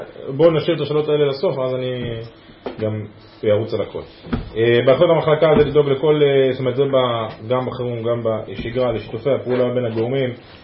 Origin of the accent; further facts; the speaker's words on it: Gedera, Central District, Israel; מקור אני מגדרה, שם גדלתי והתחנכתי. עברנו לפה גם בגלל תוכנית הקליטה